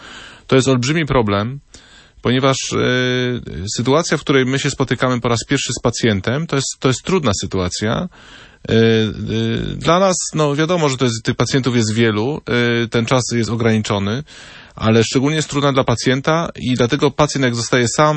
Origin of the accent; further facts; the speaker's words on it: Wrocław, Lower Silesian Voivodeship, Poland; ja jestem z Wrocławia, co prawda